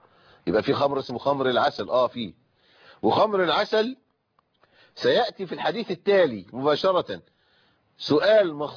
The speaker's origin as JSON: {"language": "Arabic", "country": "Egypt", "said": "عندنا في مصر"}